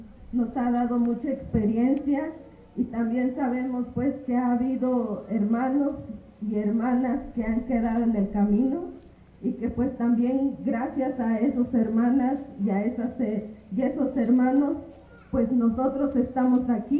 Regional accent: Veracruz, Mexico; Un saludo desde mi pueblo Popoluca allá en el sur de Veracruz

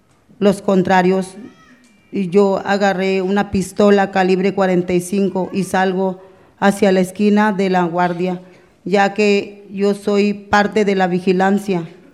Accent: Sonora, Mexico; no nomás en mi pueblo, tribu, sino que todos los indígenas de Sonora.

